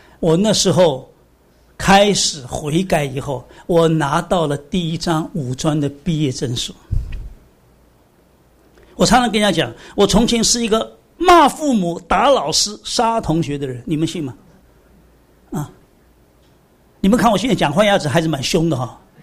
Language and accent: Chinese; Shanghai, China; born there; 从生下来到十三岁，我是没有见过我父母的。我生在上海